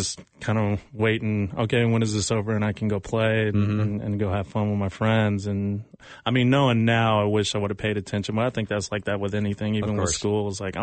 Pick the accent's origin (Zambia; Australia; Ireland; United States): United States; Mississippi; because I'm half Japanese. My mom's full Japanese, and my dad was white, and we grew up in Mississippi.